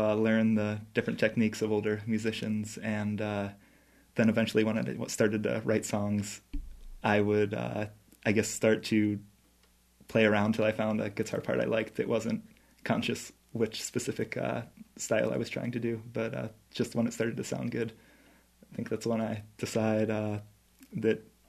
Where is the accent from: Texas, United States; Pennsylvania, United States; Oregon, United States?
Pennsylvania, United States; Pittsburgh; Mostly I play in Ohio, and then I grew up in Pittsburgh, so I have a show coming up there in January.